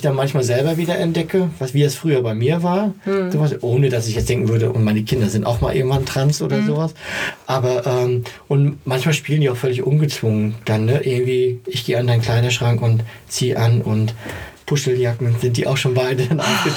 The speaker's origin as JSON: {"language": "German", "region": "East Germany", "country": "Germany", "said": "Ich komme aus dem Osten, da ist das so das Übliche."}